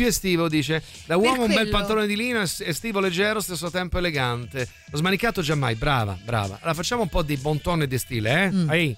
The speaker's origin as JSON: {"language": "Italian", "town": "Rome", "region": "Lazio", "country": "Italy", "said": "Ragazzi, io sono da Roma"}